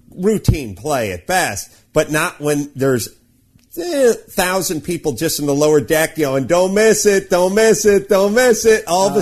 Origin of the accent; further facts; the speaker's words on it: North Hollywood, California, United States; in a town that I grew up in North Hollywood.